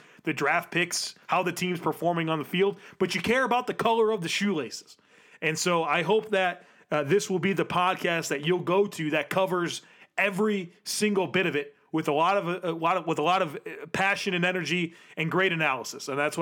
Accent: Grand Island, New York, United States; moved away as an adult; now in Charlotte, United States; I, as somebody who's from Buffalo, I grew up on Grand Island. I moved to Charlotte in the late 90s. I still have a lot of family in Buffalo

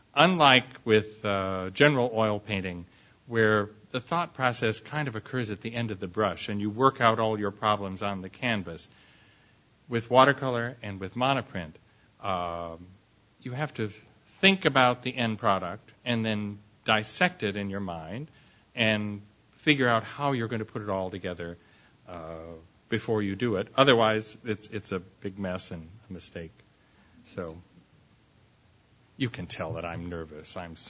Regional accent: Cleveland, Ohio, United States; born there; also born or lived in Painesville, Ohio / Atlanta; now in San Francisco, United States; And my mother and father and I moved to live with my grandmother to Painesville, Ohio, which is about 35 mil

